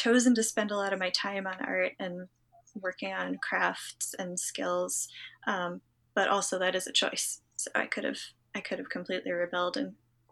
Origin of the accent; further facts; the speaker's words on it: Massachusetts, United States; I grew up in Western Massachusetts. So like, I kind of describe it like the Shire, like little hills, little rivers, very picturesque.